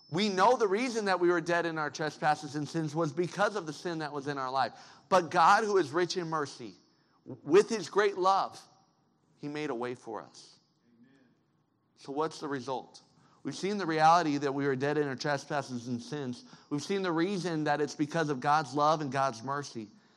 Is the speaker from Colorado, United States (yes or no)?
yes; Colorado, United States; I grew up in Colorado. I'm a Broncos fan.